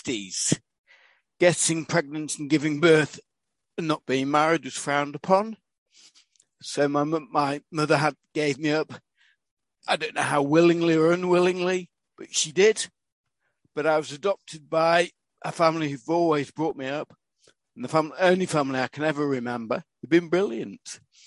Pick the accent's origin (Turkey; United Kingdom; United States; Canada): United Kingdom; Liverpool, North West England; born there; My family background is quite odd because I was actually adopted from Liverpool at 18 weeks old.